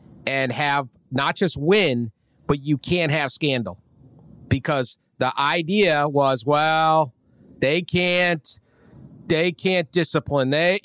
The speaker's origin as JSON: {"language": "English", "town": "Boston", "region": "Massachusetts", "country": "United States", "tie": "born or raised there", "said": "The Big East at when I was growing up in Boston, I mean, it was practically as big as the NBA."}